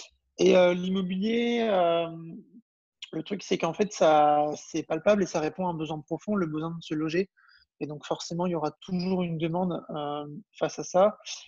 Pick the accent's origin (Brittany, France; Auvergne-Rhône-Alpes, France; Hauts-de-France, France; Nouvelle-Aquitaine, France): Brittany, France; j'ai 25 ans, donc j'ai eu 25 ans récemment. Je suis originaire de Bretagne. Donc je travaillais sur Paris et maintenant je suis revenu en Bretagne. Je suis revenu m'installer ici